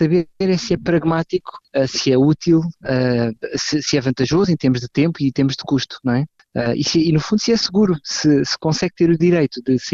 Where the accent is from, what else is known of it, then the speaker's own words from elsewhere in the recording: Setúbal, Portugal; Sim, eu sou de Setúbal.